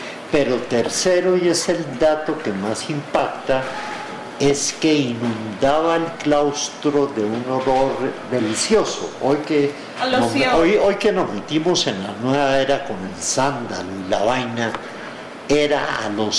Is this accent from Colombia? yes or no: yes; Colombia; A mí, como muchos colombianos, tuve el drama